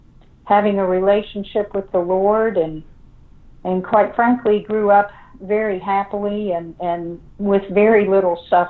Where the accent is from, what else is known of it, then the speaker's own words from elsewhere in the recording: West Virginia, United States; I grew up in West Virginia, and while we were never poor, both of my parents were from working class homes